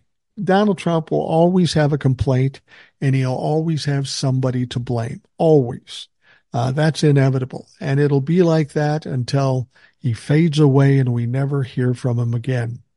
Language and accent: English; United States; I'm sorry. I'm an American. I don't speak a foreign language.